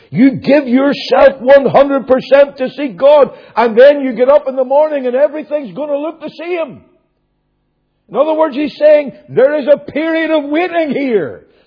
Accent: Northern Ireland, United Kingdom; accent: Ulster; now in South Carolina, United States; I am an Ulster man. You probably have gathered that by my accent. In South Carolina, they wonder why I haven't got the South Carolina drawl.

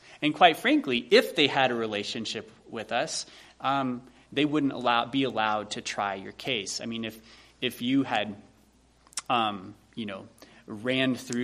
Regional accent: the South, United States; accent: southern; if I spoke too fast or you couldn't hear or understand through my slightly southern accent sometimes

